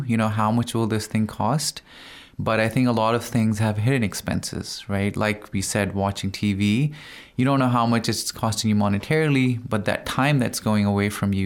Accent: Pakistan; now in Qom, Iran; I've lived in different parts of the world, but I'm originally from Pakistan, and I'm a student here in Qom, and I'm studying psychology here in Hawza.

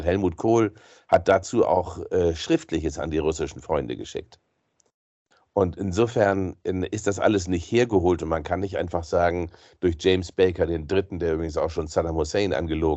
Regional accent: Germany; Ich bin nicht neutral als Deutscher, wenn mein Land verwickelt ist in eine gewaltige Aggression.

